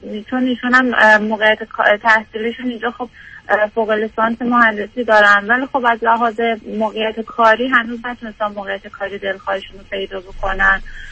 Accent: Iran; moved away as an adult; now in United States; تقریبا 21 روزه که از ایران به آمریکا اومدم.

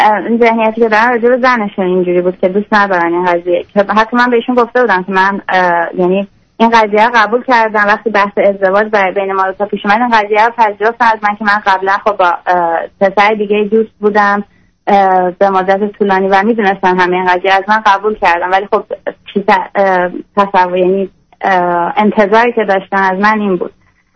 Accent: Iran; من از ایران هستم.

